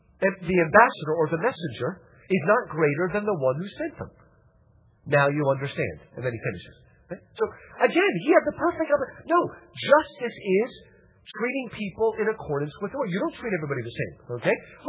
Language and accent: English; United States; I'm a Baptist. I'm an American.